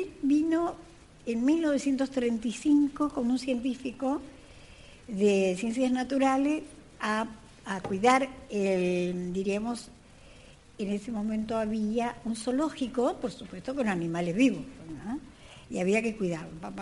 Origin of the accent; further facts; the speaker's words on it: Isla Victoria, Neuquén, Argentina; Como me crié en el Parque Nacional en Isla Victoria y ya con una esencia así de gestión de muy chiquita